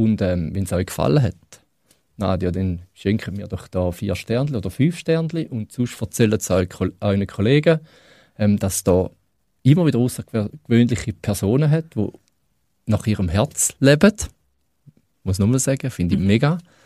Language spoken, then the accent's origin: German; Switzerland; Ja, aber jetzt als gleich als Schweizer. Wir Schweizer wollen ja immer ein bisschen Sicherheit